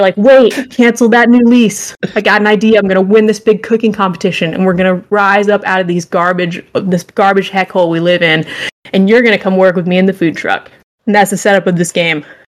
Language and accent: English; Florida, United States; I may be mispronouncing that. I am from Florida.